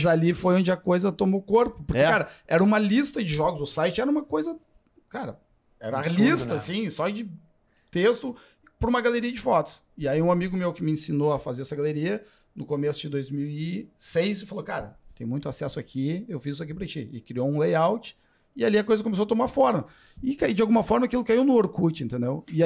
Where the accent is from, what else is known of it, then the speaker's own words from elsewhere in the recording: Passo Fundo, Rio Grande do Sul, Brazil; now in Porto Alegre, Brazil; eu me criei em Passo Fundo, vim em 97 para Porto Alegre